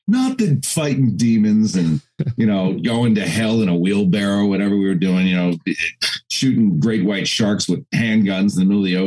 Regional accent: Harrisburg, Pennsylvania, United States; Well, I grew up in Harrisburg, Pennsylvania. So Hershey is like 15 minutes away from Harrisburg.

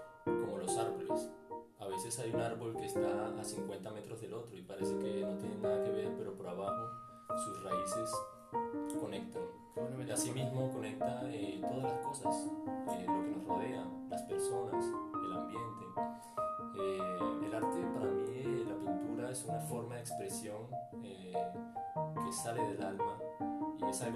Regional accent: Colombia; also born or lived in Venezuela; yo soy venezolano, crecí en Colombia, por parte materna mi familia colombiana, y por parte paterna mi padre es de Montevideo, mis abuelos también.

